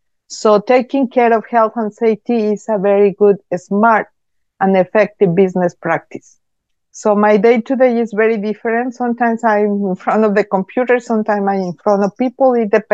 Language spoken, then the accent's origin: English; Mexico City, Mexico; My background, I'm from Mexico City, and I'm an educator.